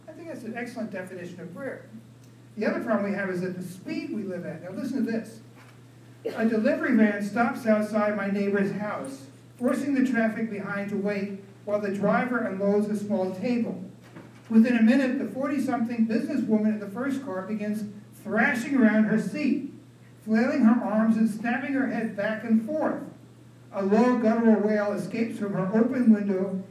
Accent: New York City, New York, United States; now in Atlanta, United States; Now, I am from New York City originally. I'm used to rude people. It's a natural way of intercourse in New York City.

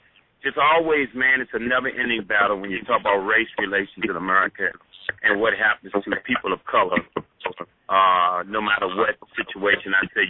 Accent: Washington, District of Columbia, United States; I'm from Washington, D.C., ended up going to college in West Virginia

